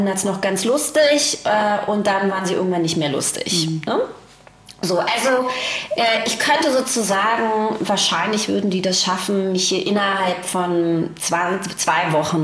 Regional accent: Berlin, Germany; weil Berlin ja meine Heimat ist. Ich bin hier geboren.

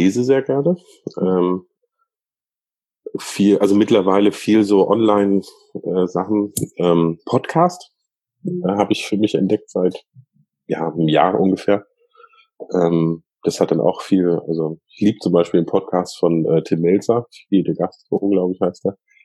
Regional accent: Northern Germany, Germany; born there; Ich bin ja gebürtiger Norddeutscher, aber ich bin jetzt pfälzisch.

